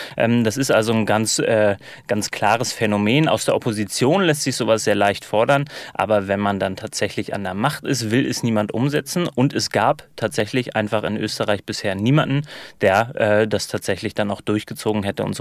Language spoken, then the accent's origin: German; Germany; wenn ich das mal als Piefke aus dem Ausland machen kann